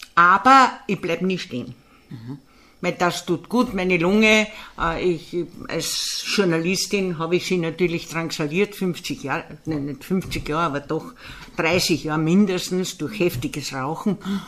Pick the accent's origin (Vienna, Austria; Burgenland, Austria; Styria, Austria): Styria, Austria; St. Martin im Sulmtal; born there; Und das liegt mitten im Sulmtal. Okay. Und zwar ist das die heutige Gemeinde St. Martin im Sulmtal.